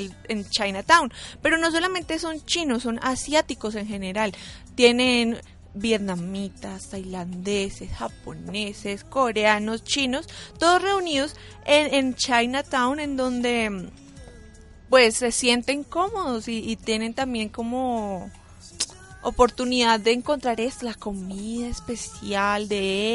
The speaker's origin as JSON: {"language": "Spanish", "region": "Bogotá", "country": "Colombia", "said": "como bogotanos no les hemos dado la bienvenida a los chinos y a los asiáticos en general como comunidad."}